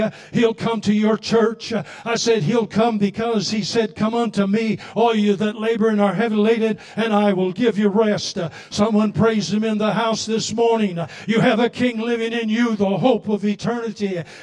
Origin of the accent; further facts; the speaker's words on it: Manitoba, Canada; born there; whether it's Kentucky, whether it's Texas or South Carolina or Manitoba, the place where I was born in Canada